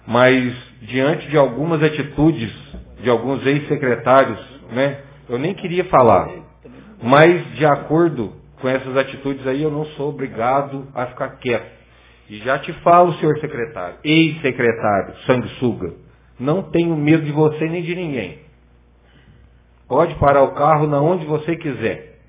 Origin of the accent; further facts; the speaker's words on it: Ijaci, Minas Gerais, Brazil; Fora que somos nascidos, criados em Ijaci.